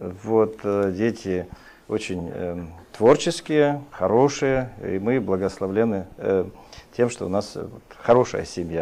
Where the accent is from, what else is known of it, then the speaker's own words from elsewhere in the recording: Crimea, Ukraine; Я родился 55 лет назад в семье верующих людей. Я крымчанин.